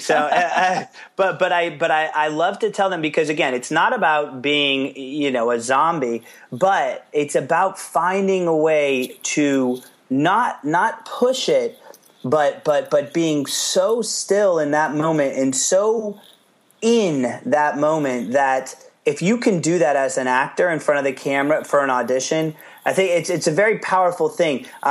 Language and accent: English; California, United States; I met him twice because I grew up in the Bay Area.